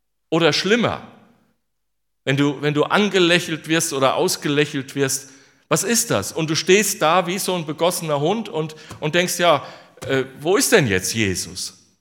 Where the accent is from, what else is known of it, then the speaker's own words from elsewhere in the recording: North Rhine-Westphalia, Germany; Und ich komme aus dem Siegerland, wir haben einen Siegerländer Genitiv